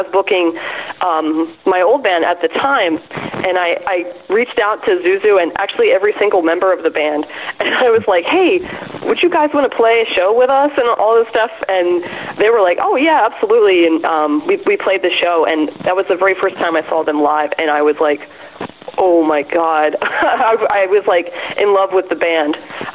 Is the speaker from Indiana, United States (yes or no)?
no; Norristown, Pennsylvania, United States; Yeah, Norristown. It's like a little bit outside of Philadelphia.